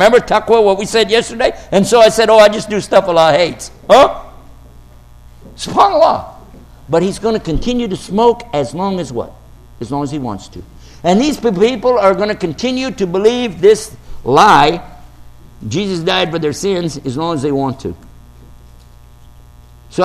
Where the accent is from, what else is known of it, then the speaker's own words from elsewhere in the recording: Texas, United States; You forgot I was from Texas, didn't you?